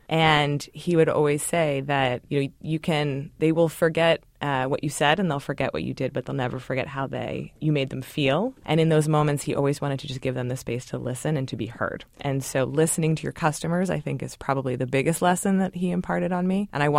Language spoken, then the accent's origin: English; Baltimore, Maryland, United States; So, I grew up in Baltimore, Maryland. My father was an entrepreneur and started multiple transportation and messenger businesses in D.C.